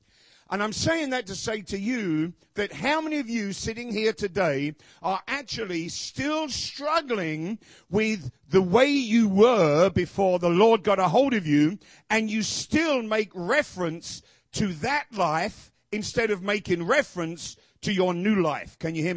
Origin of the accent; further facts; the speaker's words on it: London, United Kingdom; oh, we're from London, England.